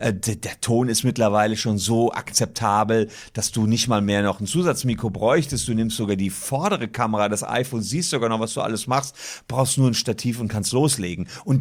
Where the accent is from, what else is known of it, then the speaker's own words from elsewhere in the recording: Gevelsberg, North Rhine-Westphalia, Germany; da war ich 15, in meinem Heimatdorf Gevelsberg